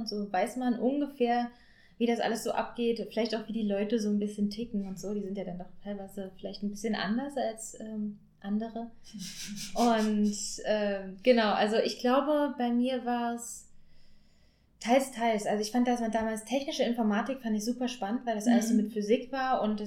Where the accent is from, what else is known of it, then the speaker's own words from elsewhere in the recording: Magdeburg, Saxony-Anhalt, Germany; Ich komme schon aus Magdeburg, ja, beziehungsweise Region drumherum.